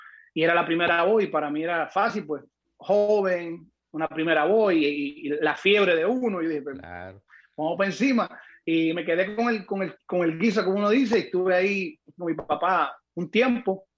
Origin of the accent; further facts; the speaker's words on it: Naguabo, Puerto Rico; yo soy de Puerto Rico, del pueblito de Nahuabo, le dicen el pueblo de Chumbao. Es al lado de Humacao. Me crié con mis abuelos hasta los 13 años. Vengo de una familia súper humilde, músico, todo el mundo es músico